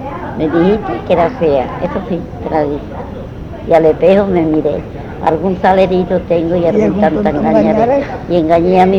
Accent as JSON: {"language": "Spanish", "town": "Monda", "region": "Andalusia", "country": "Spain", "said": "De Monda."}